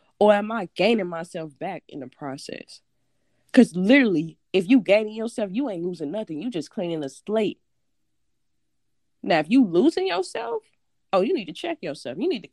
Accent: Chicago, Illinois, United States; I'm from Chicago. Born and raised. I don't care where I've been stationed at. Chicago to the bone.

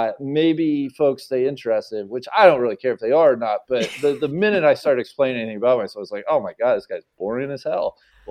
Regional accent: Cincinnati, Ohio, United States; I grew up in Cincinnati, did a couple very, you know, those week-long clinics

